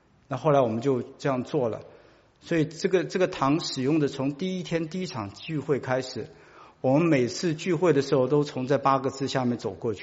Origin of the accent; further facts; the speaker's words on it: Taiwan; now in United States; 我小的时候，我来自于台湾